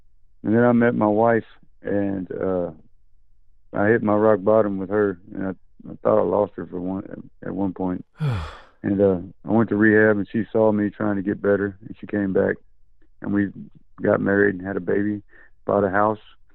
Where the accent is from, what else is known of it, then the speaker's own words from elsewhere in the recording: Grand Prairie, Texas, United States; also born or lived in Lubbock; From the time I was born to the time I was 20, I lived in Grand Prairie, Texas. And then I moved from Grand Prairie to Lubbock.